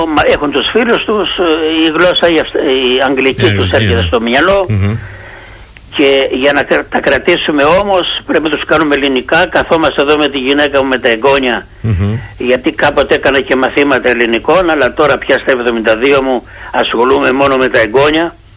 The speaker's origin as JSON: {"language": "Greek", "country": "Greece", "tie": "born there", "moved": "yes", "said": "είχαμε εμείς που γεννηθήκαμε στην Ελλάδα."}